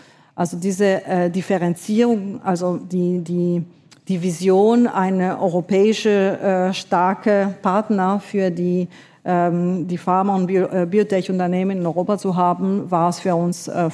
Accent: Paris, Île-de-France, France; also ich bin in Paris geboren, aufgewachsen

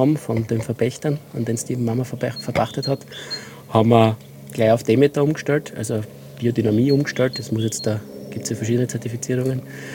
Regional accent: Styria, Austria; Ich komme aus einer der ältesten Weinbaufamilien, oder ältesten Weinbaufamilien, aus einer sehr gestandenen Weinbaufamilie in der Südsteiermark.

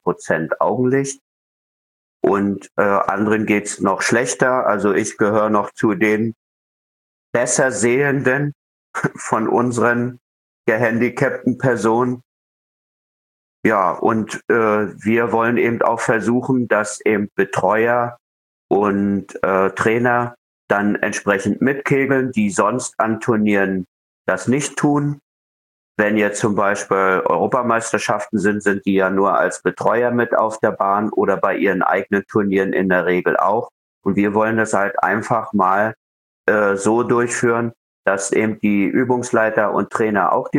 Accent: Rostock, Mecklenburg-Vorpommern, Germany; bin ich in meinem Heimatort Rostock dann wieder mit dem Kegeln begonnen.

